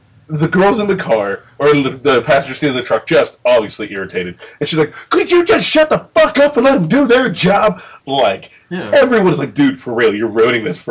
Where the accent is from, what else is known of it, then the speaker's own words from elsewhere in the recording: Spokane, Washington, United States; I'm from Spokane.